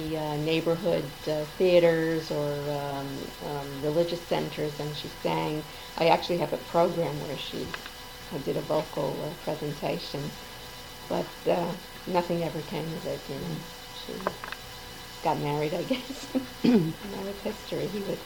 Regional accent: New York City, New York, United States; I was born in New York City in the Bronx in 1937.

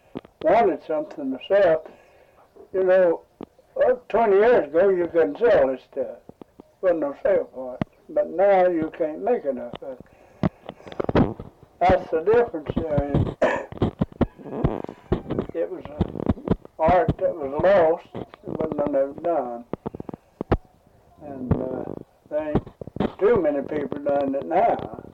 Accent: Lee City, Kentucky, United States; I was born in a little town over here called Lee City on the Red River.

